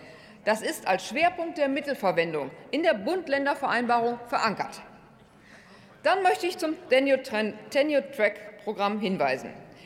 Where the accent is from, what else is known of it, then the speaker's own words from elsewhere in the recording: Münster, North Rhine-Westphalia, Germany; Ich möchte jetzt mit einem erfreulichen Beispiel aus meiner Heimatstadt Münster schließen.